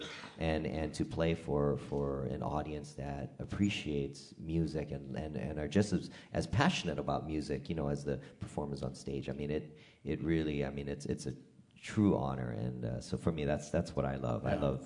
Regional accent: Hawaii, United States; How about a traditional Hawaiian piece? Yeah, because I am from Hawaii

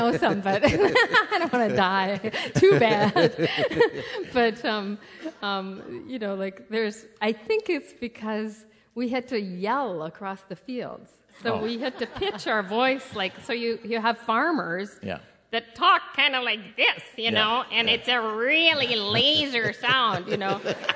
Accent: Fargo, North Dakota, United States; I'm from Fargo. Yeah.

